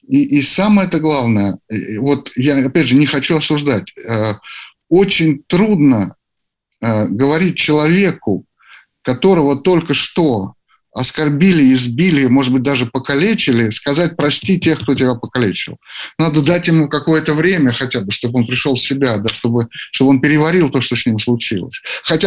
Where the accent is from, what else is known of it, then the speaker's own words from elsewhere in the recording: Ukraine; also born or lived in Russia; Да, я вырос на Украине.